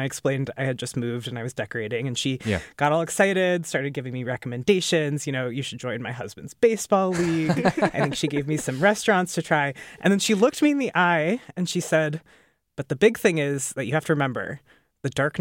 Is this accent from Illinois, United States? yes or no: yes; Chicago, Illinois, United States; moved away as an adult; now in New Hampshire, United States; I grew up in Chicago. I've been known to take a polar plunge once in a while.